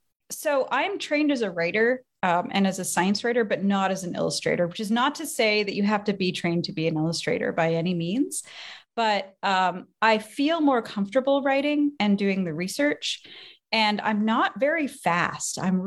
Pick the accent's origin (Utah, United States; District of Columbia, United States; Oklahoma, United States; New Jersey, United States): District of Columbia, United States; Washington; born there; I was born in Washington, D.C. from a mom who is from Canada and a dad who is from the States. So I'm a dual citizen